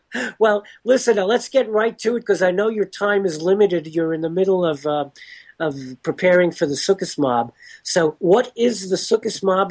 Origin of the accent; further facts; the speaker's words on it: Stuttgart, Baden-Württemberg, Germany; born there; Ich bin geboren in Stuttgart.